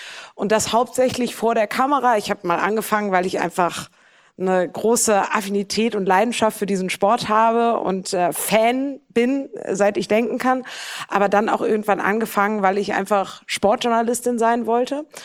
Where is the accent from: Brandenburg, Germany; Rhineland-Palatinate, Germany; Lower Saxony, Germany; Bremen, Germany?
Bremen, Germany; Ich bin ja auch Bremerin, weil wir sind ja so ein kleiner norddeutscher Podcast irgendwie